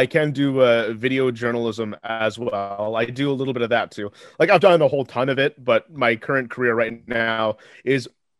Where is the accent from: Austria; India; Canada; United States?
Canada; Peterborough, Ontario; PTBO stands for Peterborough, which is my hometown